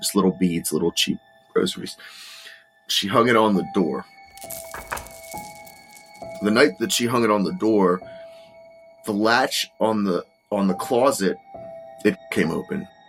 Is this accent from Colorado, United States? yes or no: no; East Liverpool, Ohio, United States; I'm going to tell you a quick story about my haunted house growing up in East Liverpool, Ohio, about 30 years ago.